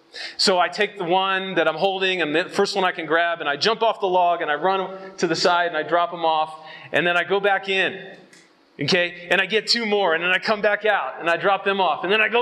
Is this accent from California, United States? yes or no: yes; Los Angeles, California, United States; I'm from Los Angeles.